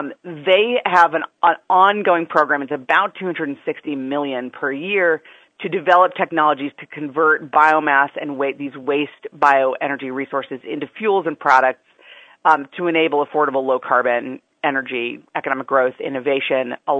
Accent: Wisconsin, United States; also born or lived in California; You know, I'm from Wisconsin, and I spent a lot of time in California, both states with a lot of forested areas and a lot of agriculture.

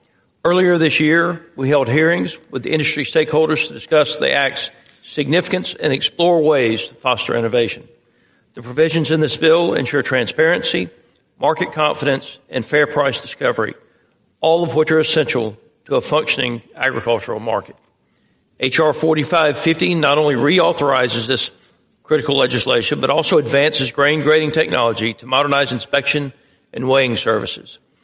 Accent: Georgia, United States; Exports of grain and grain products in my home state of Georgia contribute over $900 million annually in economic output.

